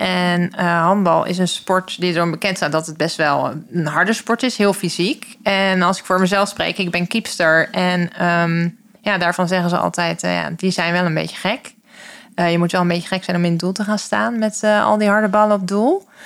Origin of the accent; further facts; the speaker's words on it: South Holland, Netherlands; Ik kom uit Quintwil, een klein dorpje in het Westland.